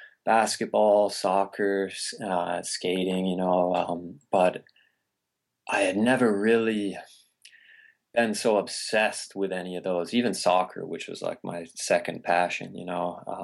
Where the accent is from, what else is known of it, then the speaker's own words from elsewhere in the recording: Vermont, United States; I grew up in Vermont and I was always playing sports, baseball, soccer, basketball.